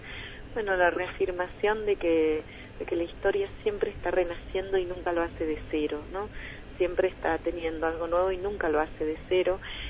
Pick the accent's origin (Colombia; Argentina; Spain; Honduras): Argentina; La Plata, Buenos Aires Province; todo lo que sabemos, además siendo platenses